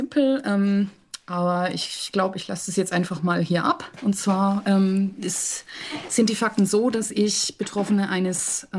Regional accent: Herdecke, North Rhine-Westphalia, Germany; born there; Ich kenne nicht mal meine Geburtsstadt. Also ich kenne ihren Namen. Das ist Herdecke an der Ruhr, irgendwo im Ruhrpott.

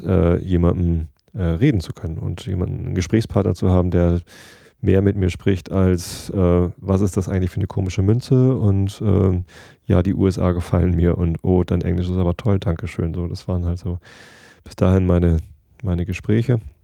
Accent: Germany; Habe ich gesagt, ja, ich komme aus Deutschland.

